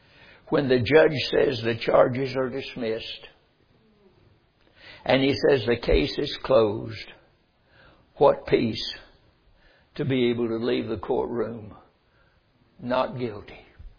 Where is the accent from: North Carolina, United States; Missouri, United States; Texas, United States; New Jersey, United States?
North Carolina, United States; born there; I was born in North Carolina.